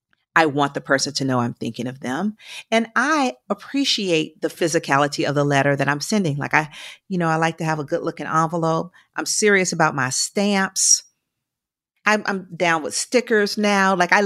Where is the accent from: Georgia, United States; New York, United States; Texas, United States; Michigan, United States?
Georgia, United States; Even though I'm from Georgia, I'm going to get bold and say IHOP for sure.